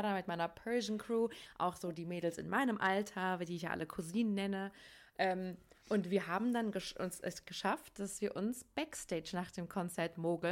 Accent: Hesse, Germany; ich komme ja aus Hessen

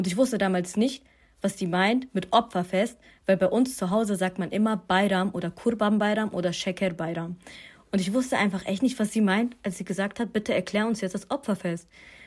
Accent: Germany; Deutschland gehört auch zu meiner Heimat, denn ich bin hier aufgewachsen.

